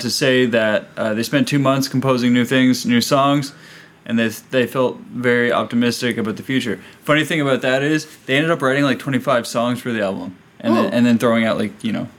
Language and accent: English; Newfoundland and Labrador, Canada; now in British Columbia, Canada; I'm from Newfoundland, now I'm in BC, one coast to the other, coastal BC.